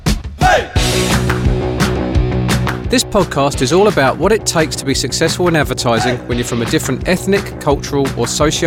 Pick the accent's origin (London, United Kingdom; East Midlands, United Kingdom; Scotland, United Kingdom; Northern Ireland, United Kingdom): London, United Kingdom; Forest Gate; I remember I grew up in Forest Gate, which is just down the road